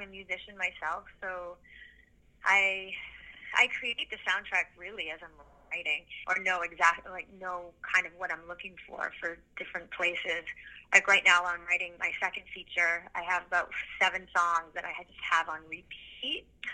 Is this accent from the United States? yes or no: no; Canada; I'm a Canadian right now. I love it here. I love it. I love Toronto